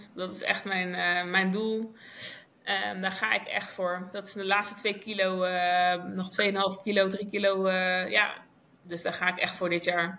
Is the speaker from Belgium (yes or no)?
no; Netherlands; Wij eten als Nederlanders heel veel brood, hè.